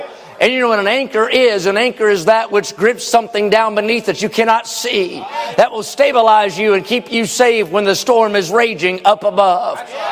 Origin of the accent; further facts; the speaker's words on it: West Virginia, United States; I know every spring when I grew up in West Virginia, we take a weed eater to a hillside